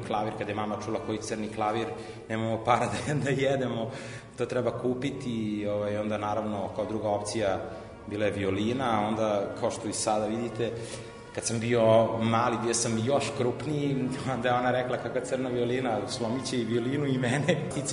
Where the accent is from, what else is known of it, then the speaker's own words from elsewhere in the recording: Belgrade, Serbia; S obzirom da sam odrastao ovde u Beogradu na Dorćolu, i znate kako su bila vremena tada, ja sam 84. godište